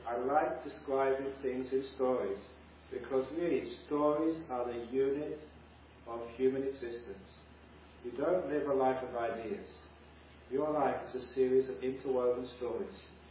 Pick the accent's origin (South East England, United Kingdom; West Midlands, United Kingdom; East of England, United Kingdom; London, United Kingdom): London, United Kingdom; now in Australia; Even though that I now live in Australia, I was brought up in London. I was born in 1951. So when I was very young, I used to go to the clubs of pubs, the concert halls in London